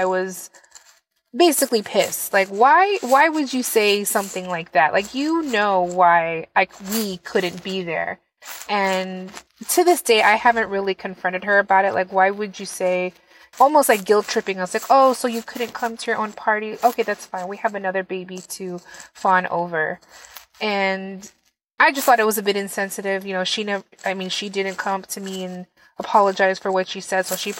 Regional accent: South San Francisco, California, United States; I'm from South San Francisco, California.

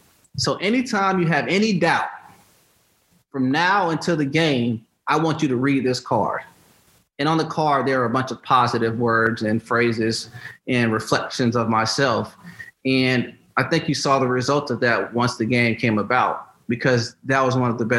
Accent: Valdosta, Georgia, United States; I'm a rookie from Valdosta, Georgia, walking in to Foxborough, Massachusetts in the winter with no understanding of the temperature differences.

